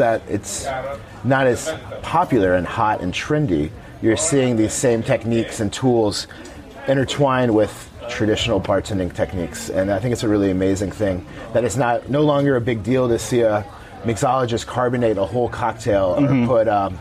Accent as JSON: {"language": "English", "town": "Houston", "region": "Texas", "country": "United States", "tie": "born or raised there", "said": "whether it's in my hometown of Houston, Texas, or Manhattan, or small town America."}